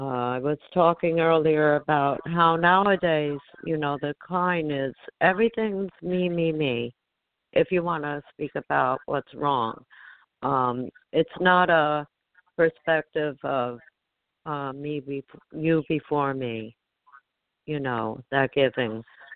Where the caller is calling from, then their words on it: Rockaway Park, New York, United States; I'm calling from Rockaway.